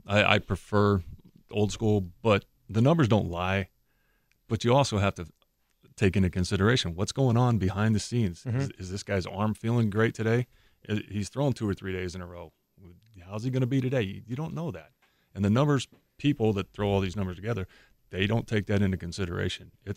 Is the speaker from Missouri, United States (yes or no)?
no; California, United States; this is going to sound funny, but I grew up in California, and I always wanted to play in Oakland County Stadium.